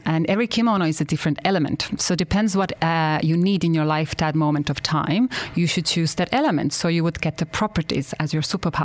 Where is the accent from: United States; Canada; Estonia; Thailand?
Estonia; English is a second language; also born or lived in London; I am from Estonia. It's a very tiny country. We only have 1 million people. So I'm literally one in a million. but we are a very spiritual country.